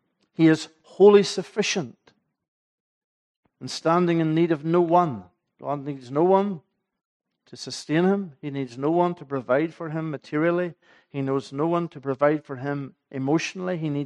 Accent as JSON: {"language": "English", "town": "Ballylagan", "region": "Northern Ireland", "country": "United Kingdom", "tie": "born or raised there", "said": "the church in Ballylagan, where I grew up"}